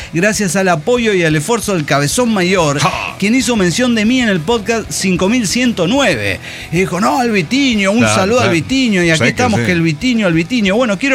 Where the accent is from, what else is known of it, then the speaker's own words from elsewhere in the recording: Mexico; que soy mexicano